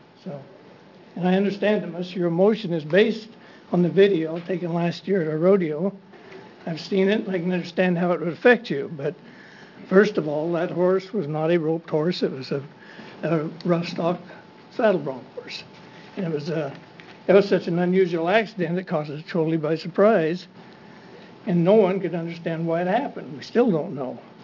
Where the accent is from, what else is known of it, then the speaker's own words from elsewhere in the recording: Jordan Valley, Oregon, United States; I'm from Jordan Valley.